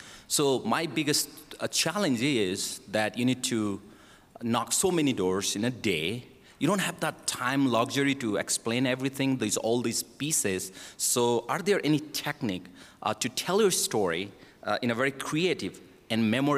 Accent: Maryland, United States; from State of Maryland, and thank you for sharing your experience.

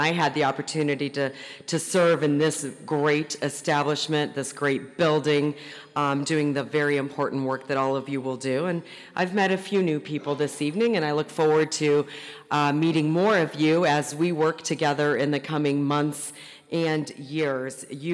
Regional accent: Ohio, United States; I'm from Northeast Ohio. I still live there.

